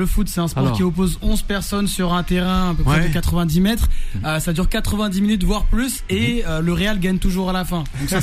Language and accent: French; Paris, Île-de-France, France; je sais pas si j'avais plus peur en tant que parisien